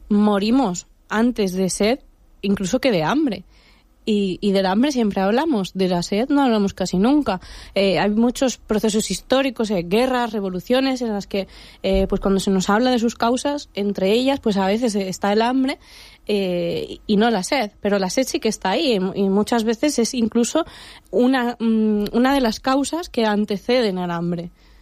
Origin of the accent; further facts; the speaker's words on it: Castilla-La Mancha, Spain; principios de los 90 hubo una sequía que concretamente en La Mancha pues fue especialmente grave. De hecho, en mi pueblo estuvimos a punto de tenernos que ir.